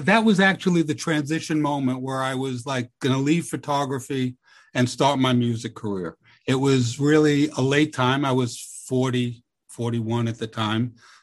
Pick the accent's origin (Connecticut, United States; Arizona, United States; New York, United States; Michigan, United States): New York, United States; New York City; where I grew up in Coney Island, and I was just there last week.